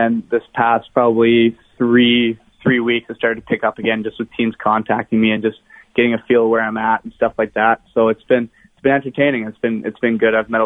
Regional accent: Winnipeg, Manitoba, Canada; I think growing up in Winnipeg

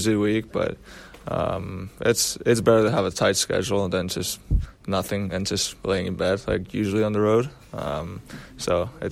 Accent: Finland; English is a second language; in the NHL and now come to Finland and play. It was awesome as a kid to go watch Florida play against my hometown team, and now being able to be one of those guys who comes here and kind of inspire the kids here.

